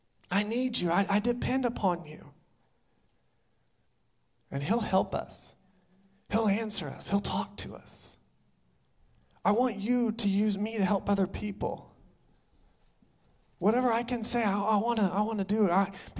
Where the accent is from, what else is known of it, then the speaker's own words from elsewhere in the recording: Branson, Missouri, United States; now in California, United States; I was in Branson, my hometown. I'm there, and we have one Starbucks. Not like here in California, we have like seven.